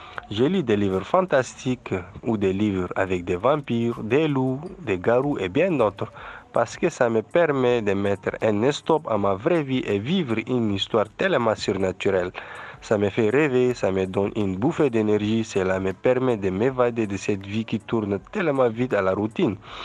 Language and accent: French; Chad; Je suis un Tchadien jeune âgé de 23 ans, étudiant en troisième année à l'université à Dambarka d'Abéché.